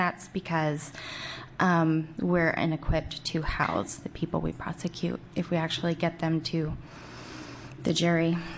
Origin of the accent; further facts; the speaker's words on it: Gladstone, Oregon, United States; I'm from Gladstone, Oregon.